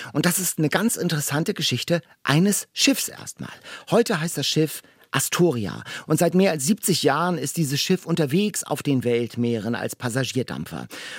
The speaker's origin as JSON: {"language": "German", "region": "West Germany", "country": "Germany", "said": "die mir als Wessi nichts sagte"}